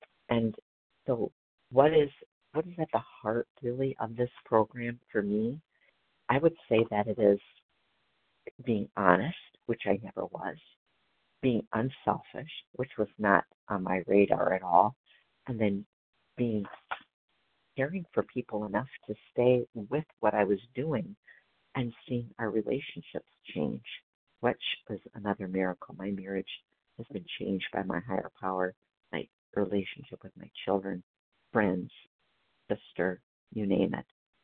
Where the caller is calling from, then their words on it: Wisconsin, United States; Oh, sorry about that. Wisconsin.